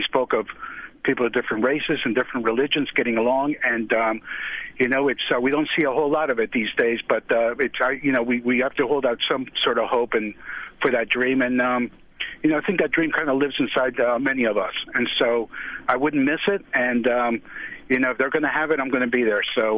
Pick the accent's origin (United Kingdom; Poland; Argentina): Argentina; now in United States; I'm an immigrant. I come from Argentina. I'm Jewish. But more than anything, I'm an American.